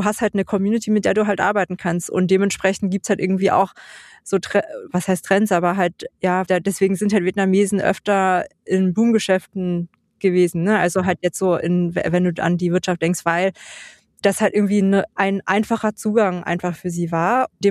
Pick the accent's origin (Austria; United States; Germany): Germany; Dresden, Saxony; also born or lived in Freital; bin ich dann 92 in Dresden zur Welt gekommen, als allererstes Kind von den beiden, von drei Kindern. Und wir sind damals, also ich glaube, mein erstes Lebensjahr habe ich in Freital verbracht. Später sind wir dann nach Dresden gezogen.